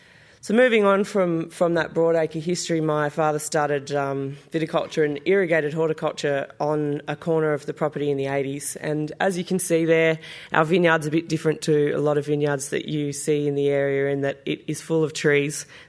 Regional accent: Mildura, Victoria, Australia; I'm from Mildura, and the area around Mildura. I grew up in that part of the world, which is sort of just downstream of where the Bidgee meets the Murray. It's a really beautiful part of the world.

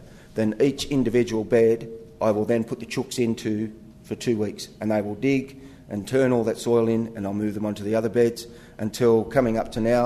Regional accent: New South Wales, Australia; although we're not from England. I come from central New South Wales.

